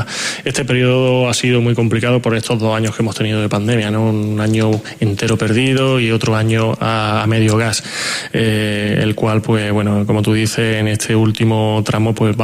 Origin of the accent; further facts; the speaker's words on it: Mollina, Andalusia, Spain; Estoy muy comprometido con mi pueblo, quiero a mi pueblo y quiero que Mollina se convierta en el pueblo referente de la provincia de Málaga.